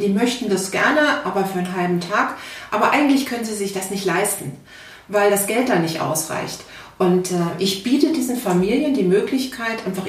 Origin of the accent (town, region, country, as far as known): North Rhine-Westphalia, Germany; now in Berlin, Germany